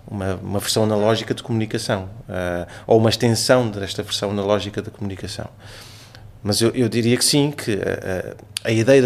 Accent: Sesimbra, Setúbal, Portugal; sou um peixito, quer dizer que sou de Sesimbra

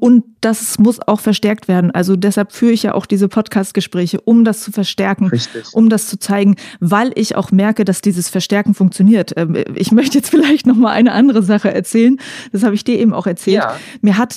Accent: eastern Germany, Germany; Ich meine, ich komme ja selber auch aus dem Osten, ne?

